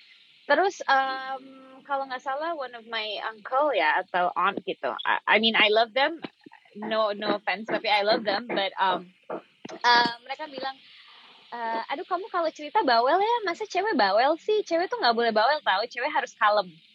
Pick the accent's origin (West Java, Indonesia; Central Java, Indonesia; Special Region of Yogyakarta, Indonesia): Special Region of Yogyakarta, Indonesia; Yogyakarta; aku orang Jawa ya kebetulan, Jogja gitu.